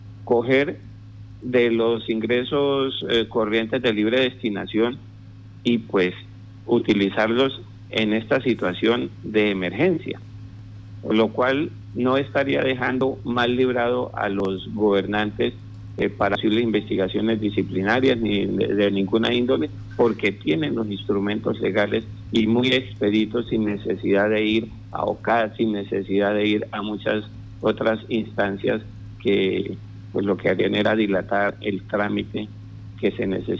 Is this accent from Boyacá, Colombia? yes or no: no; Orocué, Casanare, Colombia; now in Yopal, Colombia; Yo soy casanareño, natural de Orocue, Casanare, residenciado en Yopal hace 22 sí, años.